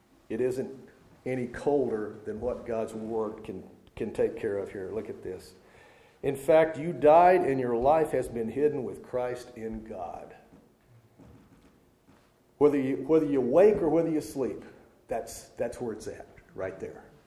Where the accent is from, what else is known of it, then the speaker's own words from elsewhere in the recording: Arkansas, United States; you know, I grew up in Arkansas. I apologize. You can take the boy out of the South, but it's hard to get the South out of the boy.